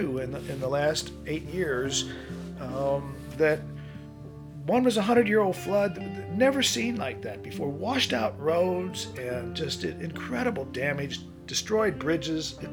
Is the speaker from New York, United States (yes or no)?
no; Illinois, United States; now in Madison County, United States; I'm in Madison County, Arkansas. I'm from Illinois, but I have been here for 42 years.